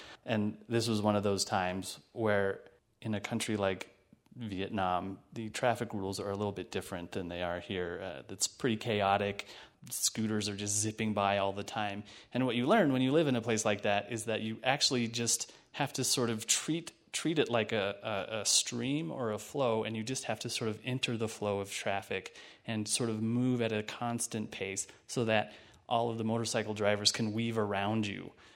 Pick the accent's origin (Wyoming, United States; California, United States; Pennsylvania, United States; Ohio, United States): Wyoming, United States; I was born in Wyoming. If you know that many people from Wyoming, you know that they can't help but tell you that they're from Wyoming at least once a month. I'm one of those.